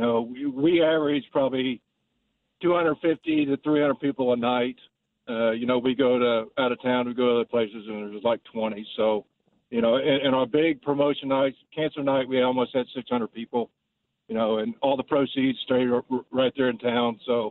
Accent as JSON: {"language": "English", "town": "Hutchinson", "region": "Kansas", "country": "United States", "tie": "born or raised there", "said": "I like, you know, the first 4 days in Hutch because that's my hometown."}